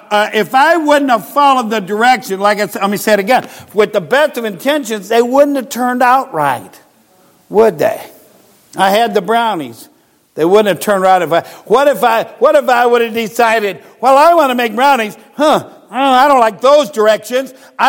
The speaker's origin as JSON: {"language": "English", "country": "Ireland", "said": "I'm Irish."}